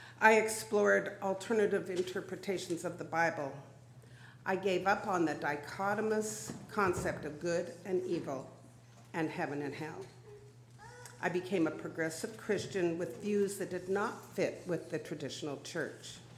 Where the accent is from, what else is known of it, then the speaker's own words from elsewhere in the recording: Regina, Saskatchewan, Canada; When I grew up in Regina, Saskatchewan, I attended Sunday school, youth group on Sunday evenings, and CGIT on Thursday evenings.